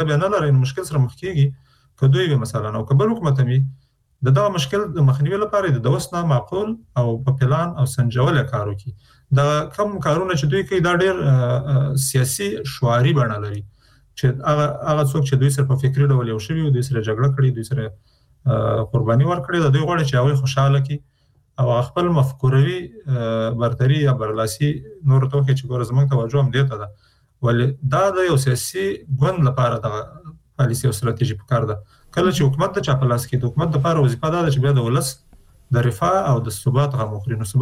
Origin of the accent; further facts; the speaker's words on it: Afghanistan; نو چون موږ د افغانستان خلک یو، د افغانستان په هر فرد که هغه نظام کې که بیرون د نظام موږ پرې مکلفیت لرو